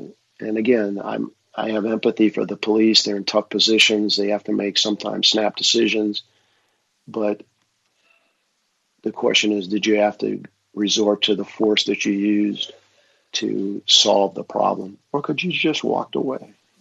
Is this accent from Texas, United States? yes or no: no; Lansing, Michigan, United States; remember the riots in Detroit, even in my hometown of Lansing, and my parents being afraid.